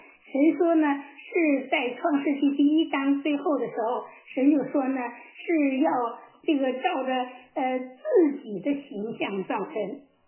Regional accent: China; 大家我们中国人哈，古代走路呢就是小行夜宿啊

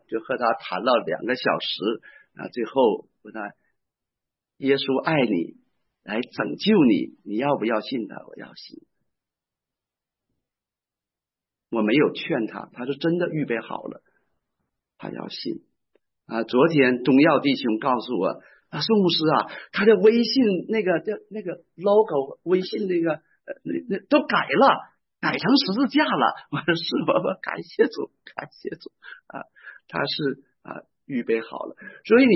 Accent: Northeast China, China; accent: Northeastern; 好像我们东北话说有几把刷子的哈

